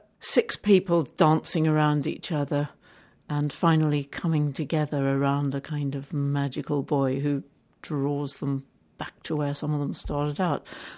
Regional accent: South Africa; real true life stories of my growing up in South Africa.

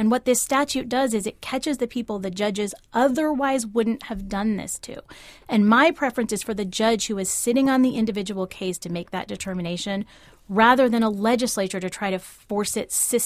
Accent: California, United States; Well, so it's interesting to me as a Californian to hear

